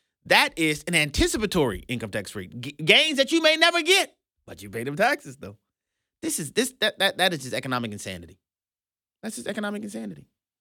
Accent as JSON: {"language": "English", "town": "New Orleans", "region": "Louisiana", "country": "United States", "said": "Oh, my people in New Orleans say the West Bank is the best bank. That's what they're saying. I'm from the East Bank."}